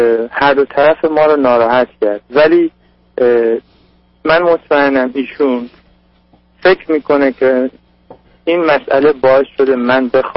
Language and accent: Persian; Iran; به عنوان یک ایرانی